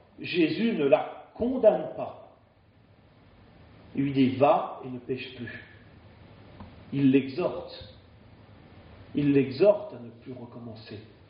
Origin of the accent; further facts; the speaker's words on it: France; En plus, on est français, alors on aime bien la critique constructive